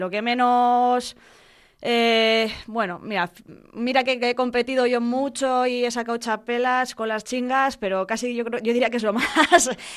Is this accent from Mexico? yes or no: no; Bilbao, Basque Country, Spain; Pues mira, yo soy bilbaína